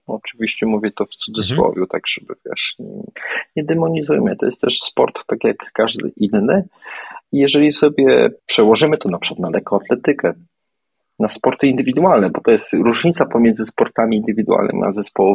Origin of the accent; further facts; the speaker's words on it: Kraków, Lesser Poland, Poland; miałem to szczęście, że ja jestem z Krakowa